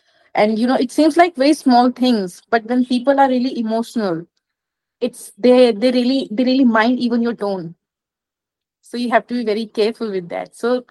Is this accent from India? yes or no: yes; Delhi, India; You should know that I'm from Delhi. I'm a city person. Like, I'm a city rat.